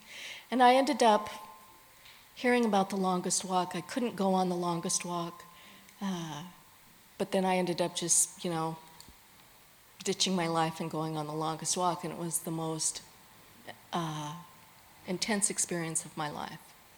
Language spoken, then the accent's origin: English; California, United States; So, a few years after that, we moved to Orange County. So I grew up in Orange County, and that was very interesting. I never felt like I fit.